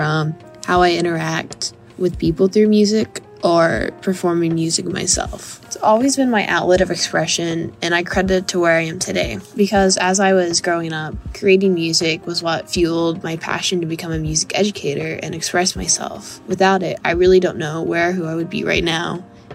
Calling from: Illinois, United States; I'm calling from Southern Illinois.

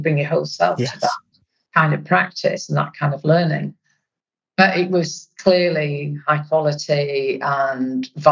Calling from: Newcastle, North East England, United Kingdom; So I'm joining you from Newcastle.

